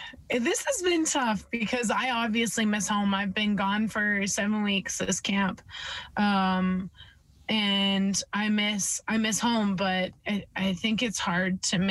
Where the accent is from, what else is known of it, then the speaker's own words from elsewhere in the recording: Canada; I was like, well, I'm Canadian. Don't worry.